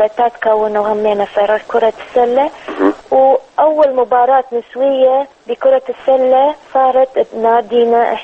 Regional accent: Baghdad, Baghdad Governorate, Iraq; أنا ولدت ببغداد، احنا كنا ساكنين في كامب الأرمن، بس أنا ولدت في منطقة المسبح.

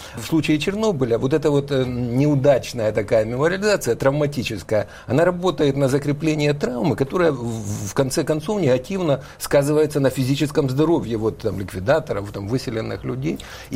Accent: Poltava, Poltava Oblast, Ukraine; Вот в моем родном городе Полтаве тоже прекрасная центральная старинная улица.

